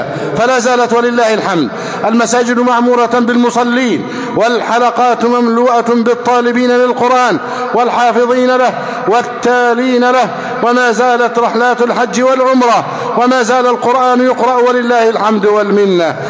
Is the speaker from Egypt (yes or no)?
yes; Egypt; اللهم احفظ بلدنا مصر، اللهم احفظ مصر أمنا أمانا، سخاء رخاء، وسائر بلاد المسلمين